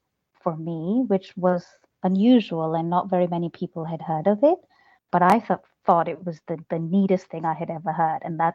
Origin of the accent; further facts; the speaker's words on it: New Delhi, Delhi, India; also born or lived in Jamaica; for a little while, I also grew up in the Caribbean island of Jamaica, and then went back to India and grew up in India in the capital, New Delhi, had a typical childhood.